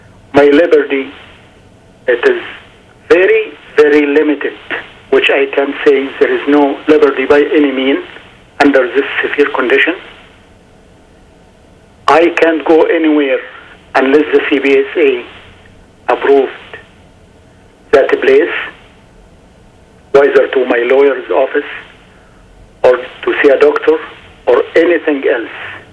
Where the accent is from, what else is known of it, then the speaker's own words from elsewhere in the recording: Egypt; English is a second language; moved away as an adult; now in Canada; I came to Canada in 19 on December 31st, 1995, as a refugee. I'm from Egypt. I am married and the father of two sons and stepson.